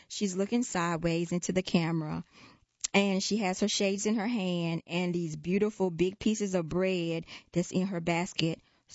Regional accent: Sri Lanka; now in Southington, United States; My father, I grew up in Sri Lanka with 2 older brothers.

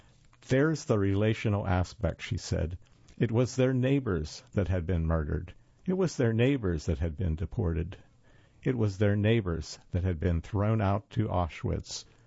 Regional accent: New Orleans, Louisiana, United States; I imagined New Orleans, my hometown, once the busiest slave market in the country

